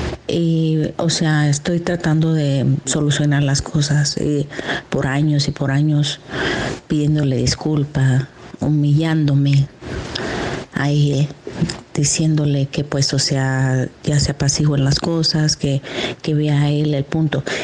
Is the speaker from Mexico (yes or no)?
yes; Mexico; Yo soy mexicana.